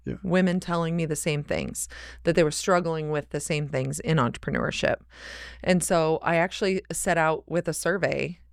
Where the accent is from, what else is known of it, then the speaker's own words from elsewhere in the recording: Nebraska, United States; Well, I am born and raised in Nebraska. Yeah. Been a Nebraska girl all my life.